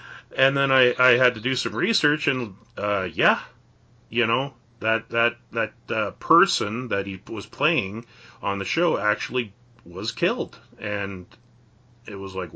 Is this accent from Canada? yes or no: yes; Canada; growing up in Canada